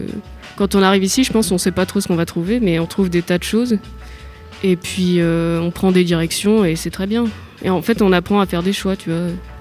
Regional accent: Saint-Nazaire, Pays de la Loire, France; now in Limoges, France; Je suis de Saint-Nazaire, à côté de Nantes.

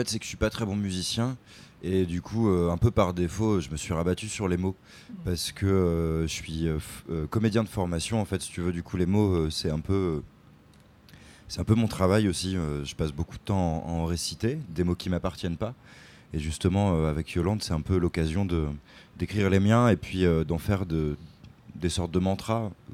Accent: Pays de la Loire, France; Non, alors je suis de la Mayenne.

